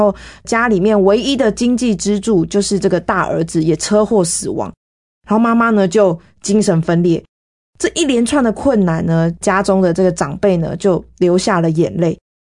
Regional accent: Taiwan

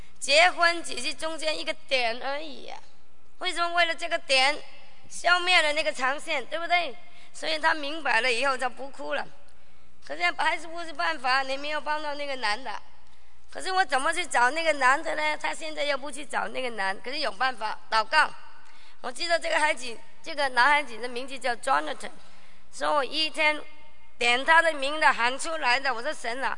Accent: Guangdong, China; 广东人不吃最后一块的，我也不知道为什么，我是广东人。

